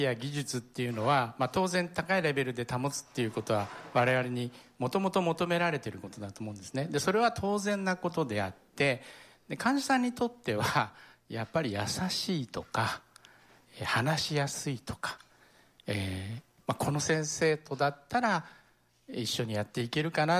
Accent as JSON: {"language": "Japanese", "region": "Oita", "country": "Japan", "said": "私大分県出身なんですけれども"}